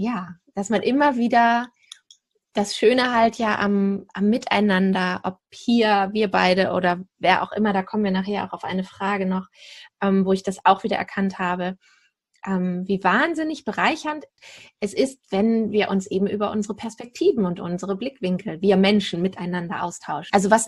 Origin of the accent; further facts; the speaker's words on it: Lower Saxony, Germany; also born or lived in England / Hanover; geboren bin ich hier im Nachbarlandkreis des Landkreises, wo ich jetzt lebe. Tatsächlich bin hier wieder zurückgekehrt in diese Ecke, wo ich auch aufgewachsen bin, südlich von Hamburg. Bin nach der Schule nach England gegangen, habe da eine Weile gelebt, bin dann nach Hannover gegangen